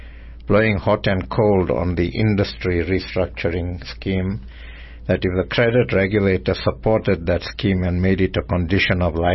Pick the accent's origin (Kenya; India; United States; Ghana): India; Just because I'm an Indian, you ask me about